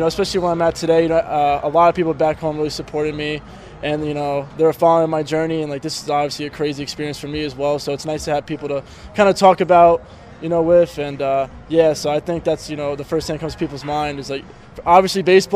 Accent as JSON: {"language": "English", "region": "New York", "country": "United States", "lives_now": "Houston, United States", "said": "And I'm from New York, and that's not really a big thing. It's kind of either go D1 or go home. So I decided to take a huge chance of myself. I went down to Houston, Texas, and the rest is history."}